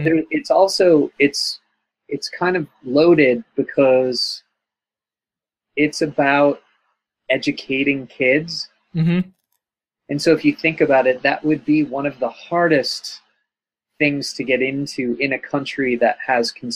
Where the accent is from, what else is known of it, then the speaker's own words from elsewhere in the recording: United States; I think it was partially being American.